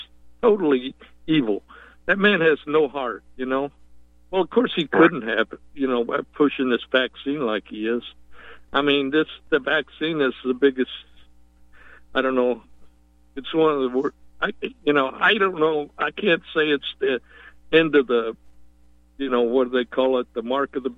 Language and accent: English; Kentucky, United States; also born or lived in Campton; I was from Kentucky. I used to live in Campton out in that area, not too far from Hazard